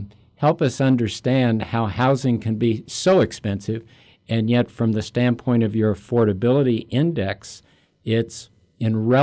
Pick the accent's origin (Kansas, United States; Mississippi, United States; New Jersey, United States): Kansas, United States; 40 or 50 in my hometown. I'm from a little rural area, western Kansas, and the cost of living there is quite reasonable.